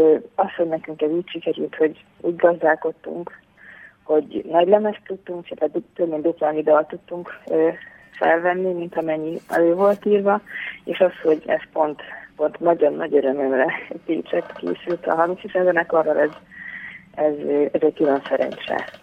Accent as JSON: {"language": "Hungarian", "town": "Debrecen", "region": "Hajdú-Bihar", "country": "Hungary", "said": "mikor Debrecenben léptek fel, ahonnan így származunk"}